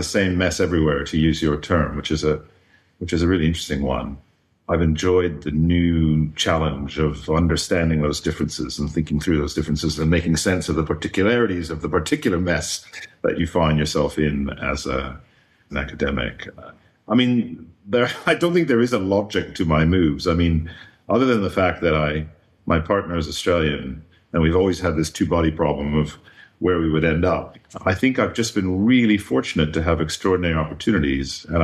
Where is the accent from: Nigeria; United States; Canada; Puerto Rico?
Canada; Montreal, Quebec; My story that began growing up in Montreal, in Quebec, in a very multicultural, bilingual environment